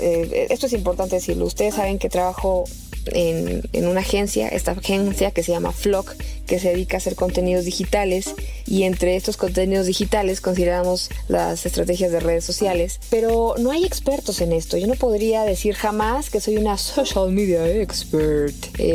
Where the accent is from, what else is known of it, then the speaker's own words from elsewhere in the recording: Guadalajara, Jalisco, Mexico; Yo estoy recién llegada de Guadalajara, mi tierra, donde pasé muy poquitos días, pero muy buenos.